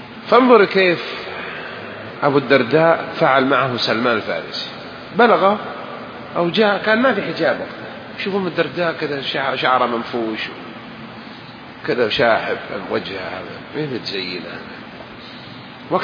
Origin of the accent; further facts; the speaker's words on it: Hejaz, Saudi Arabia; كلمة خطية اللي يقولونها أهل الشام ما تساوي عندنا أهل الحجاز؟